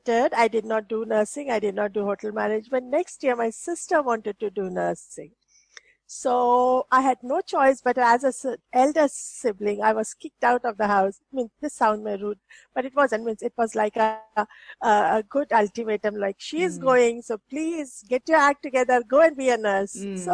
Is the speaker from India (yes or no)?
yes; India; I grew up in India, your hospital was a place you went when you were very sick.